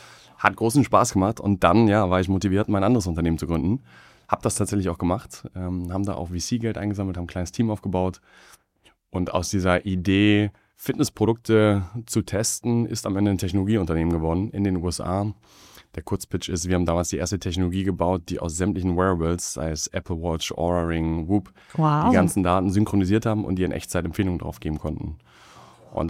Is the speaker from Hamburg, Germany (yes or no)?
yes; Hamburg, Germany; 30 Jahre alt, gebürtiger Hamburger, in einem kleinen nahe außerhalb aufgewachsen